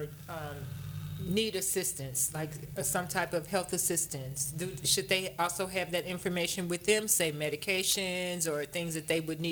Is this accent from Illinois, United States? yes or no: yes; Chicago, Illinois, United States; which I'm from Chicago, so most of us know Bozo Circus from Chicago